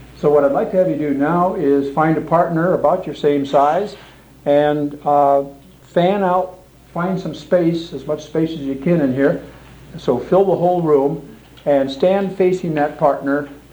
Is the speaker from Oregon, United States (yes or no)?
yes; Portland, Oregon, United States; and I come from Portland, Oregon, for those who may be new to the class today.